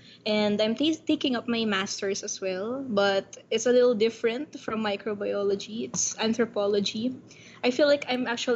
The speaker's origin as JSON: {"language": "English", "town": "Manila", "region": "Metro Manila", "country": "Philippines", "said": "So I'm from Manila, and actually, my background is our laboratory."}